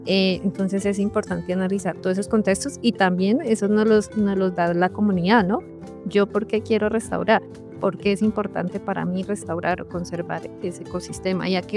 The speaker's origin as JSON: {"language": "Spanish", "region": "Bogotá", "country": "Colombia", "said": "yo realmente soy de Bogotá, entonces llegar a otra región, adaptarme"}